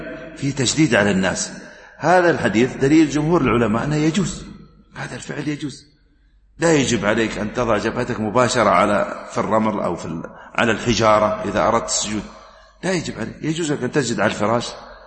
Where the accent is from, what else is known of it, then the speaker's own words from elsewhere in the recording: United Arab Emirates; أما الآن لو خاصة عندنا في الإمارات مثلا